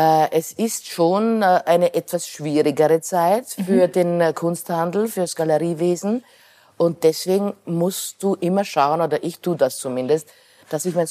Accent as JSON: {"language": "German", "region": "Burgenland", "country": "Austria", "tie": "born or raised there", "said": "Im Burgenland am Neusiedlersee."}